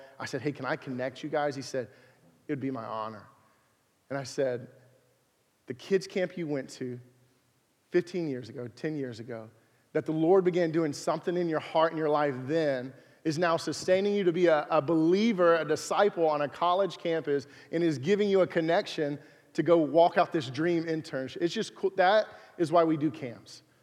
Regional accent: Alabama, United States; Growing up in Alabama, we lived, in first grade, we moved out in the country, and we moved into this double-wide trailer on, about 5 acres.

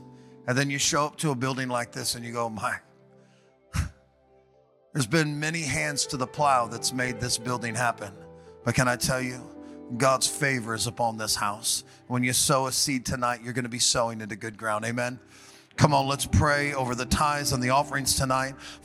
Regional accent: California, United States; I'm from California, so I can talk like that, all right?

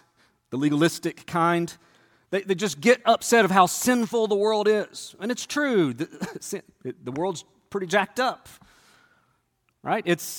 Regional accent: the South, United States; You'd never know I'm from the South.

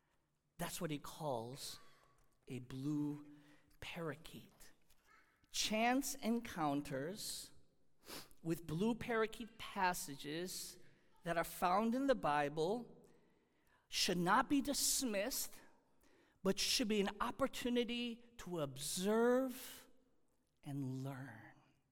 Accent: Chicago, Illinois, United States; Well, growing up in Chicago, we had long winters

